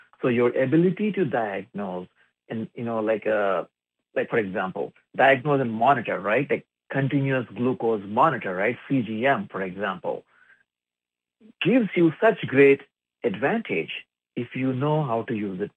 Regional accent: India; I'm originally from India.

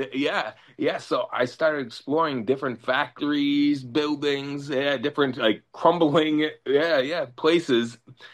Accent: Madison, Wisconsin, United States; In my city where I'm at, my hometown, Madison, Wisconsin, there's not much left.

